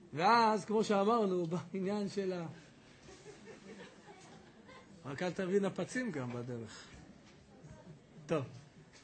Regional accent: Jerusalem, Jerusalem District, Israel; אני ירושלמי.

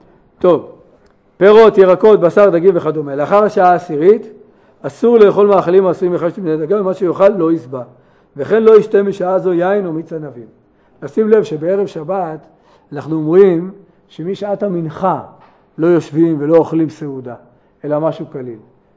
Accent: Jerusalem, Jerusalem District, Israel; זה השיטה שלנו, אנחנו ירושלמים

